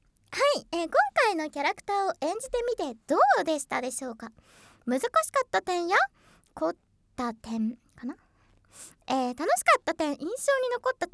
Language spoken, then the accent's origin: Japanese; Tsuruoka, Yamagata, Japan; born there; also born or lived in Aomori; 主に青森に住んでた期間が長くてですね、で、あの生まれは山形なんですよ。山岡の鶴岡っていうところで生まれたんですけど、なのでなんかイントネーションが あっちゃこっちゃにね行くことが多いんですけれども